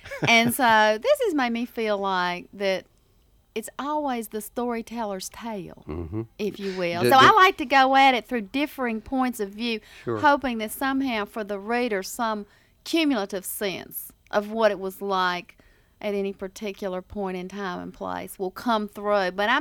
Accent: Appalachian South, United States; No, because, see, I'm from the Appalachian South. It is completely different.

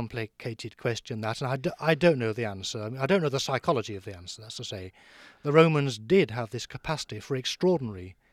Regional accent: England, United Kingdom; Could I answer you as an Englishman?

